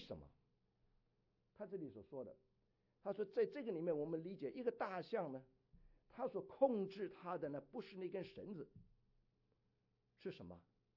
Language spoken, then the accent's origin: Chinese; China; 我们中国人不是有句话吗？